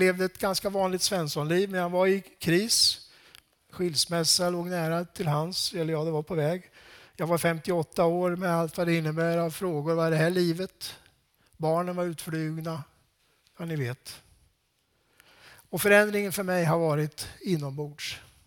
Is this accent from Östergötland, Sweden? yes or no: no; Laxå, Örebro County, Sweden; en lärarfamilj i Laxå, eftersom jag var uppväxt i Laxå.